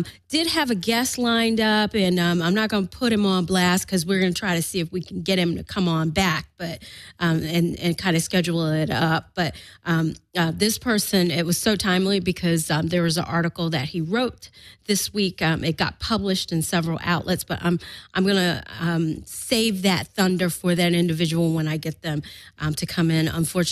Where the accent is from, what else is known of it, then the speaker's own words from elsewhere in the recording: Florida, United States; You know, I grew up in Florida, and it makes me wonder